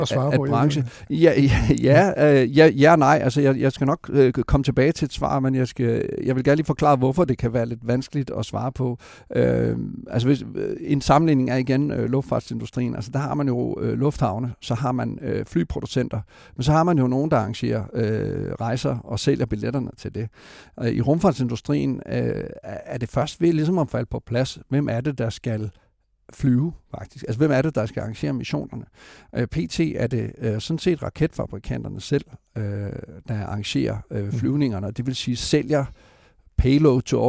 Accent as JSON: {"language": "Danish", "town": "Esbjerg", "region": "Region of Southern Denmark", "country": "Denmark", "tie": "born or raised there", "said": "Jeg har selv født og opvokset i Esbjerg."}